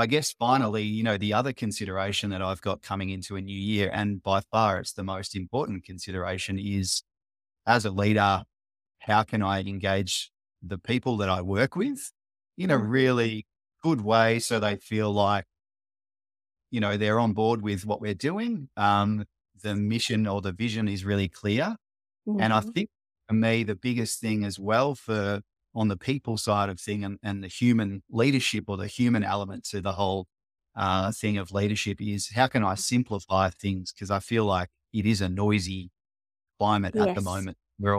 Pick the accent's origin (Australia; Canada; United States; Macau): Australia; I'm from Australia. We're probably about 15,000 kilometers away, or yes, about a 24-hour flight from you.